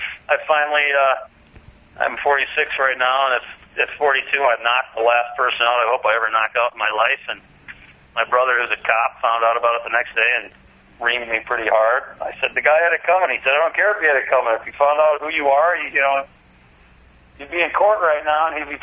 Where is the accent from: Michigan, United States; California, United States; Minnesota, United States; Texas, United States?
Minnesota, United States; Minneapolis; And in my hometown of, you know, Minneapolis, St. Paul, I get recognized.